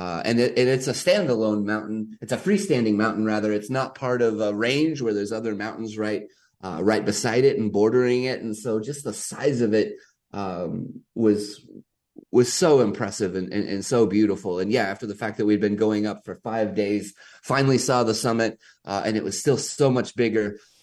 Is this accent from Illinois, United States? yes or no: no; Kansas City, Missouri, United States; A friend of mine, I grew up in Kansas City, and a friend of mine has a small adventure travel company